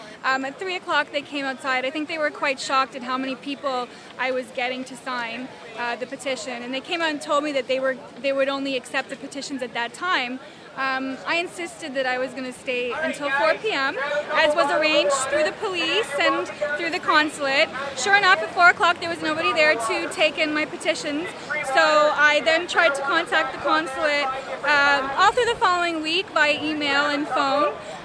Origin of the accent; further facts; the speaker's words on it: Toronto, Ontario, Canada; moved away as an adult; now in United Kingdom; I'm from Toronto, but I've been living in the UK for the past 6 years.